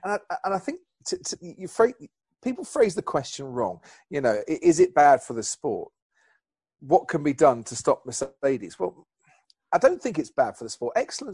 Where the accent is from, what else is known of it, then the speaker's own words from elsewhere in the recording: Stevenage, East of England, United Kingdom; here I am, I'm a boy from Stevenage, he's a boy from Stevenage. We quite often talk about the fact that, you know, we've come from Stevenage to F1 and around the world